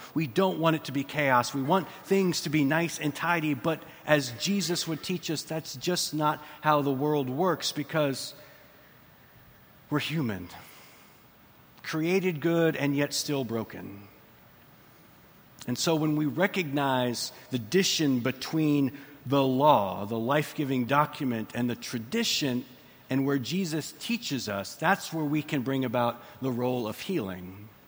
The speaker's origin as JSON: {"language": "English", "region": "Texas", "country": "United States", "said": "I come from Texas."}